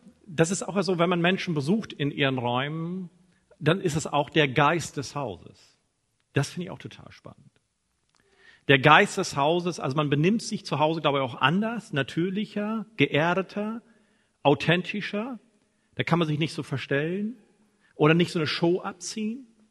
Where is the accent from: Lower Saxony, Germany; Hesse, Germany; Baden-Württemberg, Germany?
Lower Saxony, Germany; now in Hamburg, Germany; wohne seit 7,5 Jahren hier in Hamburg, aber ihr merkt an der Sprache, zwar Norddeutscher, aber eigentlich Ostfriese